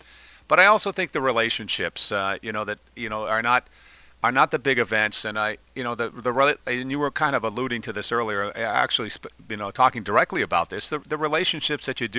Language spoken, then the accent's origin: English; Vermont, United States; I'm not from Brattleboro, Vermont. I'm a different part of the state